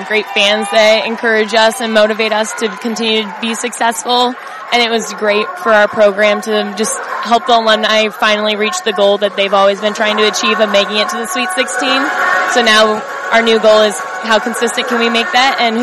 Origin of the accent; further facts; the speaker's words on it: Toledo, Ohio, United States; Well, I'm from Toledo, so it's only 2 hours away.